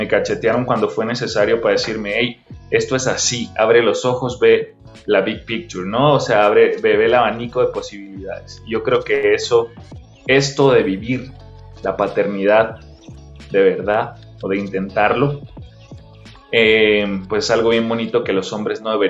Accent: Tijuana, Baja California, Mexico; born there; Yo nací en Tijuana y nací y tengo mucha familia en Estados Unidos.

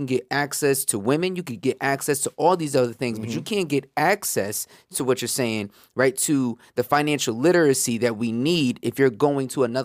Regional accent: Willingboro, New Jersey, United States; Like I grew up, you know, I was born in Newark and then we moved down to South Jersey when I was like 5-6 years old and we moved into Willingboro.

